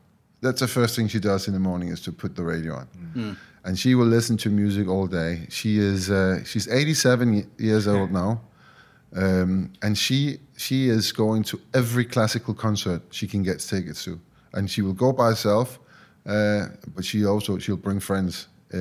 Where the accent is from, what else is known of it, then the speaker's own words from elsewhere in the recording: Denmark; think back to where I grew up. So I am from Denmark